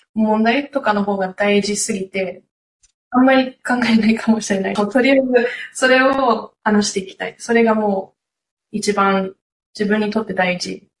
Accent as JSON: {"language": "Japanese", "country": "Australia", "tie": "born or raised there", "said": "私、オーストラリアに育ったんですけど、"}